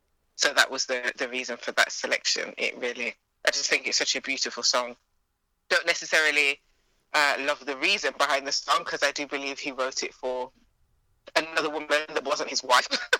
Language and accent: English; United Kingdom; So I'm a British-born Jamaican of African ancestry. So born in the UK, raised as a Jamaican